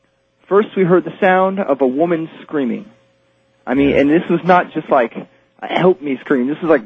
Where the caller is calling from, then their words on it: Indianapolis, Indiana, United States; Hi, I'm calling from Indianapolis